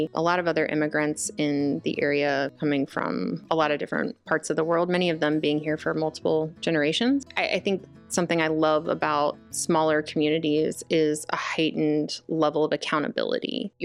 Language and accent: English; Summerfield, North Carolina, United States; I was raised in Summerfield, North Carolina. I grew up in a log cabin that my parents built with their friends. I grew up next to a dairy farm.